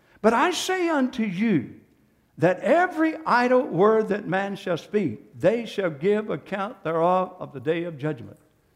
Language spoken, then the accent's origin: English; United States; accent: Johnson County; I might be mocked because of my Johnson County accent.